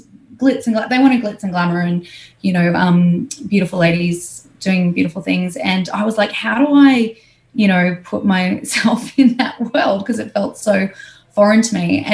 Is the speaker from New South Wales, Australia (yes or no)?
yes; Dubbo, New South Wales, Australia; I grew up in Dubbo, where strong rugby league people.